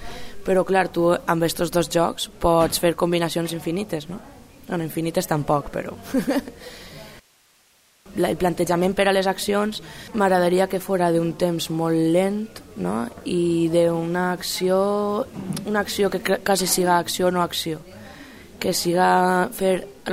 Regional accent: Canals, Valencian Community, Spain; now in Valencia, Spain; soc de Canals i porto 5 anys així a València

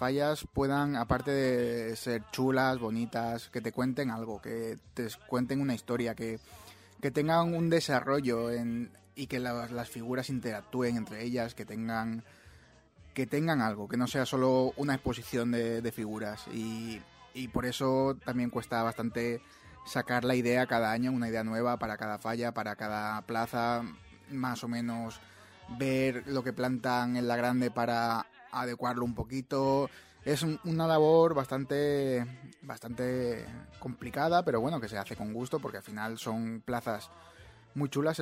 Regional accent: Valencia, Valencian Community, Spain; yo soy de Torrefiel, bueno, era de Torrefiel, he crecido por esa zona.

